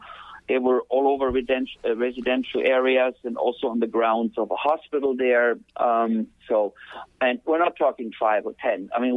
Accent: Germany; moved away; And I'm originally from Germany and been sort of, been all over the world.

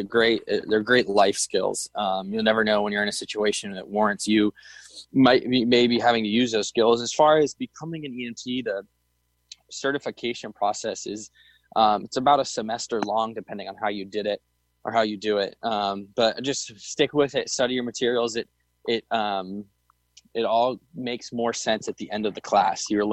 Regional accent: Washington, District of Columbia, United States; also born or lived in Connecticut; I'm from Washington, D.C. originally. I went to Salisbury High School up in Connecticut after going to middle school in D.C.

